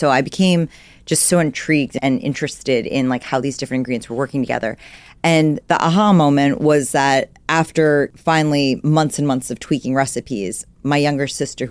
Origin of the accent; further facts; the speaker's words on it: New York City, New York, United States; moved away as an adult; also born or lived in Los Angeles; So I'm from New York City. That's where I grew up. And then actually went to USC for college. So I was out